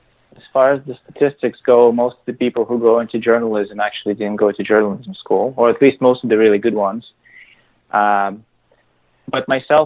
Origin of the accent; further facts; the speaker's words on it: Russia; now in United States; As some can probably tell by my name, I'm from Russia. Originally, I've been in the United States since 1999, 2000.